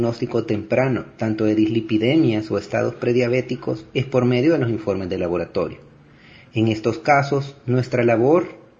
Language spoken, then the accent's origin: Spanish; El Salvador; Creo que en mi país, muchas enfermedades renales crónicas que terminan en insuficiencias podrían al menos retrasarse, si no es que evitarse, con una adecuada educación a los pacientes, iniciando desde el laboratorio.